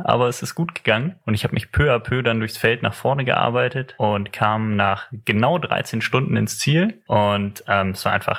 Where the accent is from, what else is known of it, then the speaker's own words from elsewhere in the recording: Eifel, Germany; im Harz, in der Eifel, wo ich herkomme, gibt es wunderschöne Trails